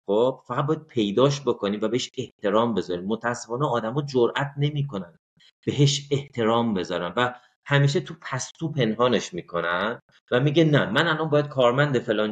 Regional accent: Iran; بعد گفت تو اهل کجایی؟ گفتم اهل ایران.

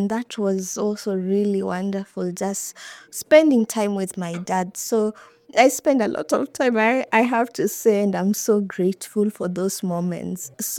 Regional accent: Nairobi, Kenya; We grew up in Eastleigh, near Pumwani Hospital. There was a compound which had houses and a church.

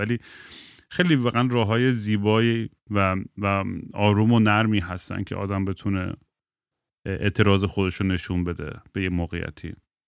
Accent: United States; Persian is a second language; بعد گفتم فارسی بلد نیستم من خب بچه آمریکا

